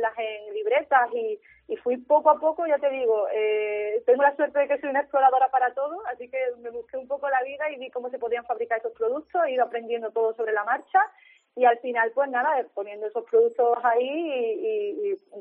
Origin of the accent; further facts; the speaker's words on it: Benajarafe, Andalusia, Spain; yo digo mi pequeño pueblo porque realmente es que un pueblo pequeño, Benajarafe, muy bonito